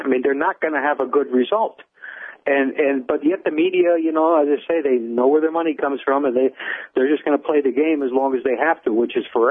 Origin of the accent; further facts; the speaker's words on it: New Jersey, United States; having been born and raised in New Jersey, and he's a New Yorkie, I understand the way he talks